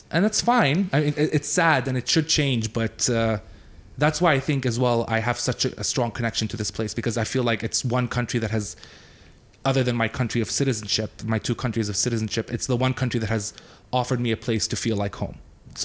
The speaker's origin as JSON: {"language": "English", "country": "Lebanon", "accent": "Jordanian/Palestinian Arabic", "said": "when I'm in Lebanon, I don't feel like I'm home, even though I'm Lebanese."}